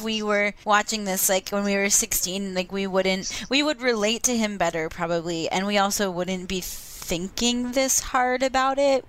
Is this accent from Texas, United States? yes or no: no; Vermont, United States; Well, I'm from Vermont, so I know what it is.